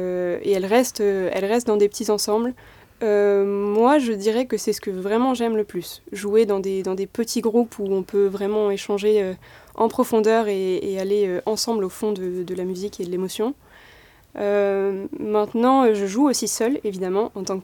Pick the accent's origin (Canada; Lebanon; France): France; Paris, Île-de-France; born there; Je suis née à Paris de parents portugais